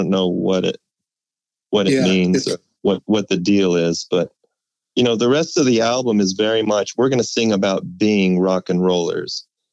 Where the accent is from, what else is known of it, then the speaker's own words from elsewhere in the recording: Salt Lake City, Utah, United States; I was a kid, and I don't even know if they even, I grew up in Salt Lake.